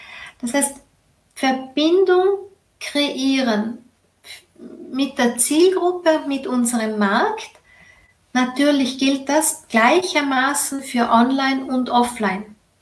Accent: Vorarlberg, Austria; Ich bin Vorarlbergerin, die schmeißen jetzt das Geld nicht nur beim Fenster raus, die mögen ganz gern gut draufschauen.

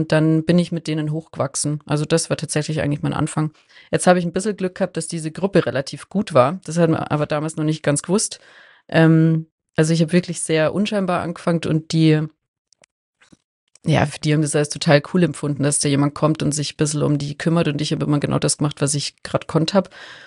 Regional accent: Munich, Bavaria, Germany; bin aus München, bin Sportphysiotherapeutin

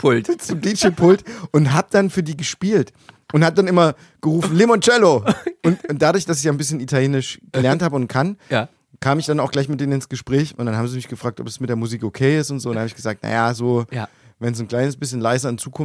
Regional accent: Plauen, Saxony, Germany; Und wir spielen am nächsten Tag, glaube ich, in meiner Heimatstadt, im Plauen im Theater.

